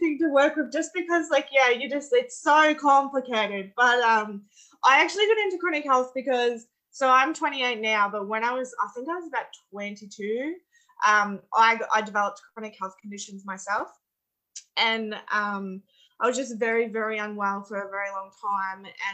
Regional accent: Australia; I'm from Australia. I actually grew up in a really tiny country town. It's only like 300 people in a farming community.

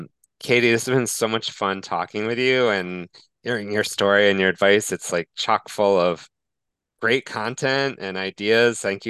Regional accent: New York, United States; I'm from New York myself, not from the city, but I spent time in the city.

